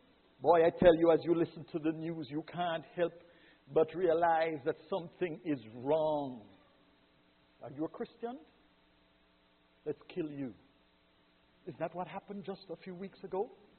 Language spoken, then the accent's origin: English; Jamaica; you know, I come from Jamaica